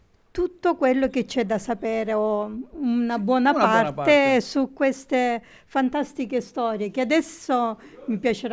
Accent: Apulia, Italy; Noi, essendo pugliesi, ci portiamo il primitivo

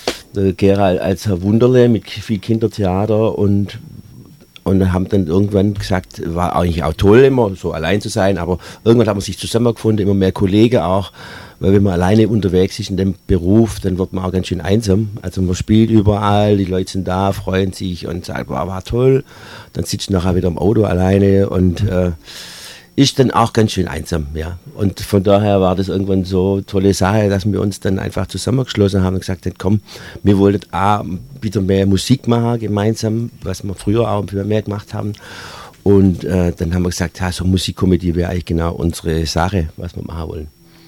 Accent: Eislingen, Baden-Württemberg, Germany; now in Reutlingen, Germany; weil ich bin hier nach Reutlingen gekommen, ich bin eigentlich aus Eislingen bei Göbingen.

